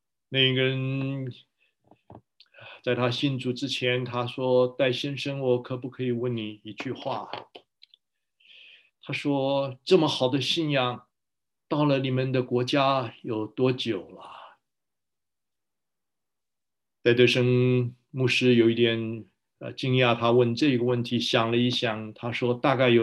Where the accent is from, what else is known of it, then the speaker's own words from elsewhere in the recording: China; 我们是中国人，不是吗？